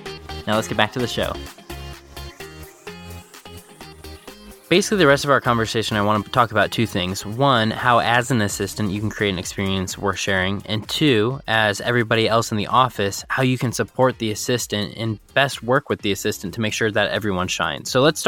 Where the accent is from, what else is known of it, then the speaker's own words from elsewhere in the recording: Chicago, Illinois, United States; Well, I'm from Chicago originally, and so moving to North Carolina, everyone's like, who's your team?